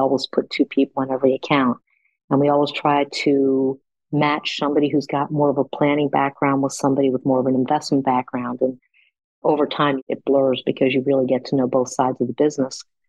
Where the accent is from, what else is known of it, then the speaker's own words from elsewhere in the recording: Shaker Heights, Ohio, United States; And so we both had had the incredible childhood growing up in Shaker Heights